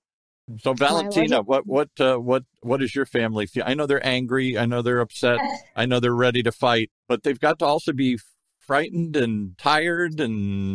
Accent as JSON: {"language": "English", "country": "United States", "said": "I'm an American."}